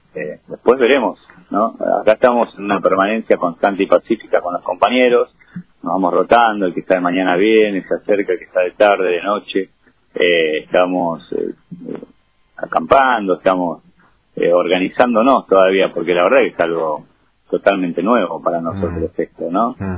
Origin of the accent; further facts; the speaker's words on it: Argentina; Nosotros somos producción nacional, somos Argentina, tenemos que tener nuestra industria.